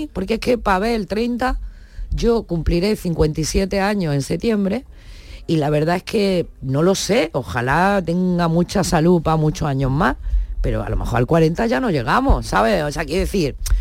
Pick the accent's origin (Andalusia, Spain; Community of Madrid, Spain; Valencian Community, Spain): Andalusia, Spain; La Zubia; me presenté con un seudónimo al cartel del carnaval de mi pueblo, que es La Zubia, en Granada, y lo gané.